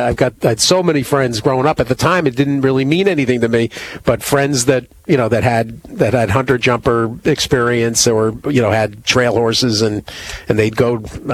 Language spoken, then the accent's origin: English; Manchester, Connecticut, United States; Well, I'm from Manchester, so you don't have to explain where Simsbury is.